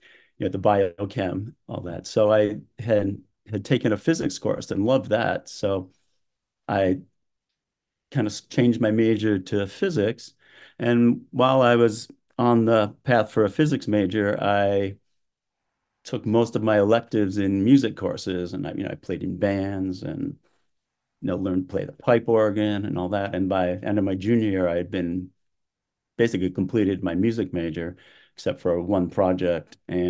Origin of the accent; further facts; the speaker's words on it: Williamsville, New York, United States; I grew up in Williamsville, New York, where they had an amazing music program